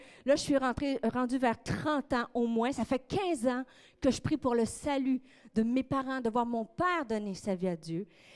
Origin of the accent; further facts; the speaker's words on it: Quebec, Canada; Je ne sais pas si c'est pareil pour vous à Paris, mais chez moi, au Québec, se convertir, aller à l'église...